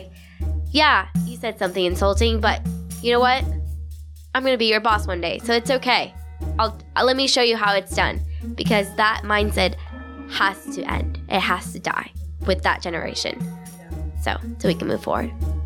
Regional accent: Colombia; now in Charlotte, United States; myself from Charlotte because I was raised here. I went to school from elementary to college here. Clearly, I liked it. But I was born in Colombia and raised there.

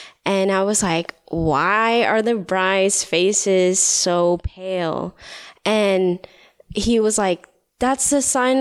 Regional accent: the South, United States; also born or lived in Vietnam; Growing up in the South, it's funny because I grew up on Central. And so then I moved to the west side, and my cousins moved. When I grew up and came to America, I was 2 months old

